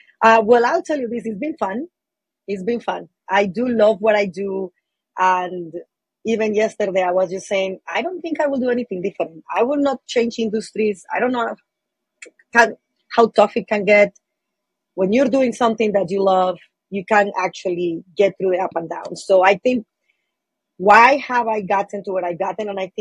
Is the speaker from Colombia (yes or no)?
yes; Colombia; English is a second language; moved away; So I moved from Colombia in 2003. I went to Spokane, Washington, and the reason I got there is because I was looking for a place to learn English.